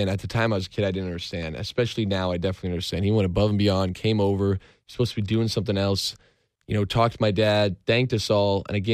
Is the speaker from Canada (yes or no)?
yes; Canada; my dad was a big baseball player. He was a catcher in my hometown. You know, they won a bunch of Canadian championships back in the day.